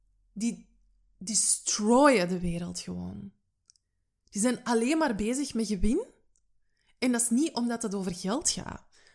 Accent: Nijlen, Flanders, Belgium; born there; Dat is iets waar wij in Nijlen, mijn geboortedorp, zeggen.

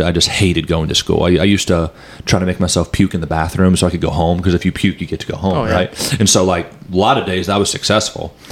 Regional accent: Warsaw, Indiana, United States; Yeah. I mean, so I grew up in Warsaw. I've lived here my whole life. I never planned on leaving.

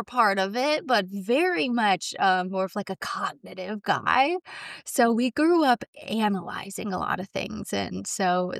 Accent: Ohio, United States; So I grew up in Ohio in a pretty rural town.

